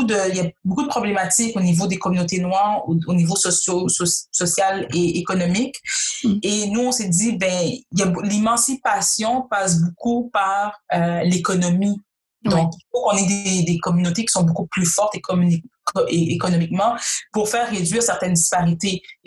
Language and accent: French; Quebec, Canada; born there; Moi, foncièrement, je suis québécoise, je suis née au Québec. Si tu sais pas que je suis noire, tu m'écoutes parler, mon nom, c'est je suis québécoise.